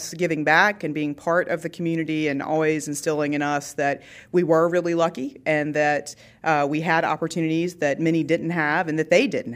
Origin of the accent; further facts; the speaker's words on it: Charlotte, North Carolina, United States; And so as an adult, to find that that wasn't true for all the children that were growing up in Charlotte at the same time, to me, the opportunity to come back and lead United Way